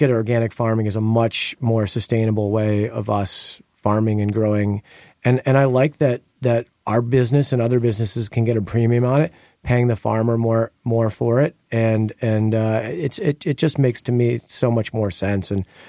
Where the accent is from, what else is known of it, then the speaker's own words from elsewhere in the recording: New York, United States; look, I grew up near the Hudson River.